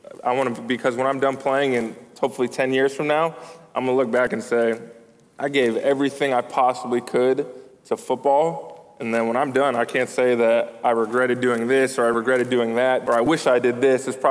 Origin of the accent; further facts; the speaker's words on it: California, United States; I grew up in Northern California. Our high school was in the East Bay.